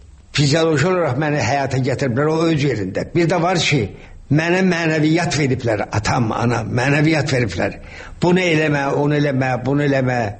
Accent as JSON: {"language": "Azerbaijani", "region": "Shaki", "country": "Azerbaijan", "tie": "born or raised there", "said": "Mən uşaqlıqda böyük həyətimiz vardı Şəkidə."}